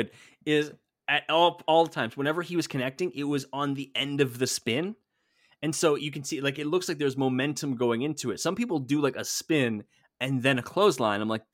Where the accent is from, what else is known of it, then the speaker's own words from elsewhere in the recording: Canada; I hate being Canadian for that reason and that reason alone.